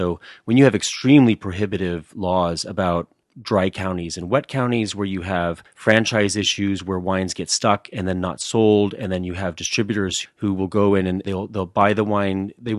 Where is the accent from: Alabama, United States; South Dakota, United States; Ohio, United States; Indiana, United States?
Ohio, United States; I'm from Ohio. I think there's great buyers in Ohio.